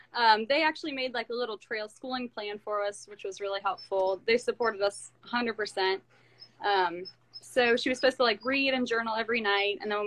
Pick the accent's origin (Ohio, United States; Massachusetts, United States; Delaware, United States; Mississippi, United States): Ohio, United States; Columbus; And we are from Ohio, Columbus, Ohio.